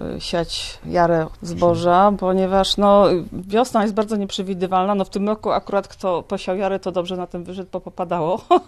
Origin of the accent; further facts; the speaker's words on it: Poznań, Greater Poland Voivodeship, Poland; Nie, no ja w ogóle pochodzę z Poznania i wykształcenie mam w zupełnie innym kierunku